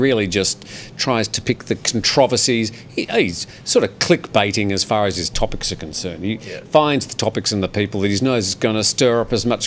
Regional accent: Australia; even in my home country of Australia

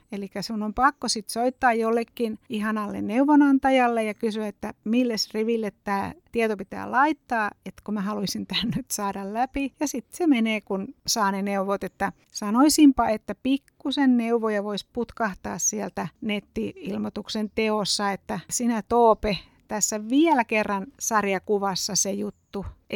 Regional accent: Tampere, Pirkanmaa, Finland; ja tulen Tampereelta ja viihdyn täällä mökillä ja maaseudulla ja omassa metsässä.

